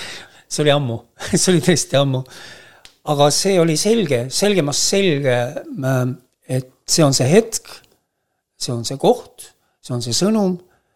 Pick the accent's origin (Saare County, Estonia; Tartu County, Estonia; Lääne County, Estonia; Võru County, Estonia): Võru County, Estonia; Võru; ma olen põline võrukas, küll õpingute aastat ja nagu ikka noored inimesed käivad teistes linnades ja elavad võibolla ajutiselt mujal või töötanud mujal, aga elan ikkagi Võrus.